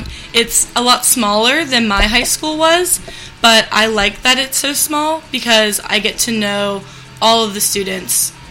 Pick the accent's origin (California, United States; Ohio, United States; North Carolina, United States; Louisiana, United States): North Carolina, United States; now in Cáceres, Spain; I'm from North Carolina, which is a state on the east coast of the United States.